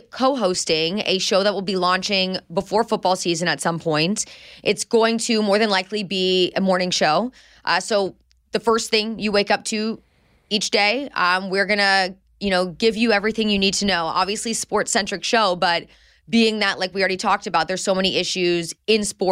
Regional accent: Indianapolis, Indiana, United States; I had been a local sports anchor in Indianapolis, my hometown, the 2 years prior.

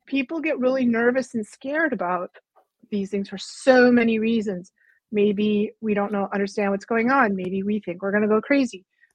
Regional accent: Massachusetts, United States; So I was born in the 60s. I grew up outside Boston in the 60s, 70s, and 80s.

